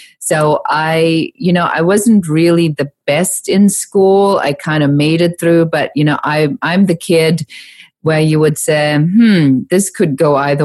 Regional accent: Nuremberg, Bavaria, Germany; also born or lived in Munich; I'm born in Munich and I grew up in Nuremberg.

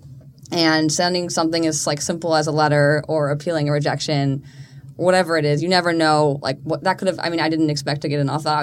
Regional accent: Hong Kong; also born or lived in Singapore; I grew up in Hong Kong and Singapore

